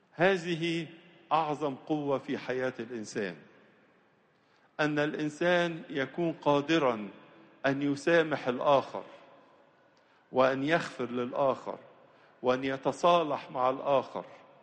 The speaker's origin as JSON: {"language": "Arabic", "country": "Egypt", "said": "احنا بنتمتع جميعنا كمصريين بوطننا مصر صاحب التاريخ والحضارة"}